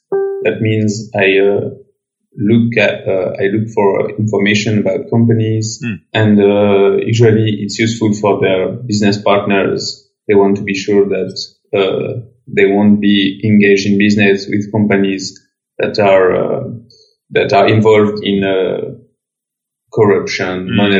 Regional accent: France; moved away as an adult; now in Geneva, Switzerland; I'm born in Geneva. I've lived there for 10 years before moving to France, where I grew up for 7 years. I studied at school in France for 7 years.

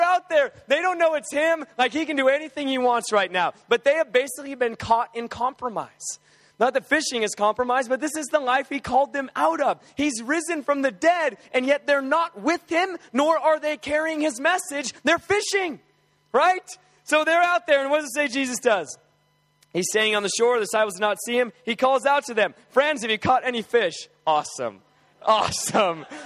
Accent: Alaska, United States; I worked on commercial fishing boats growing up. I'm from Alaska originally.

